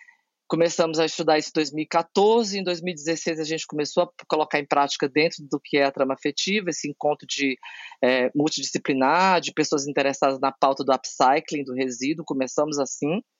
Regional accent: Ceará, Brazil; now in São Paulo, Brazil; eu sou cearense, radicado em São Paulo há 28 anos

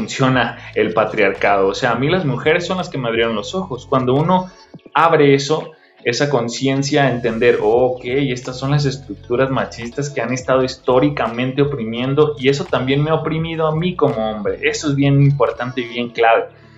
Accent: Tijuana, Baja California, Mexico; born there; Yo nací en Tijuana y nací y tengo mucha familia en Estados Unidos.

